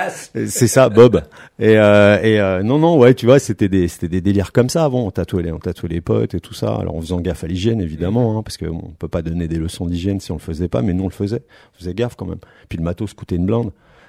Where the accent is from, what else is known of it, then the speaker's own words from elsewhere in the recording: Paris, Île-de-France, France; on est des Bretons de Paname, nous. C'est-à-dire qu'on fait partie de la deuxième, troisième génération. Nous, on n'a pas connu l'exode pour aller travailler.